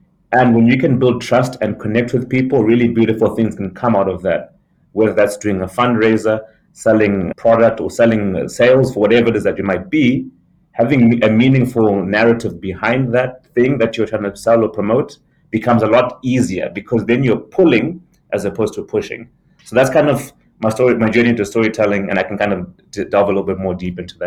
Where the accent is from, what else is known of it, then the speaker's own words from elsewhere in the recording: Zimbabwe; so I come from Zimbabwe